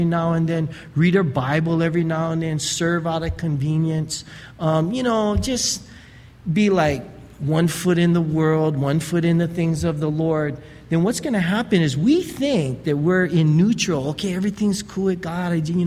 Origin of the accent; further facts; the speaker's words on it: United States; basically many of us been born and raised in the United States.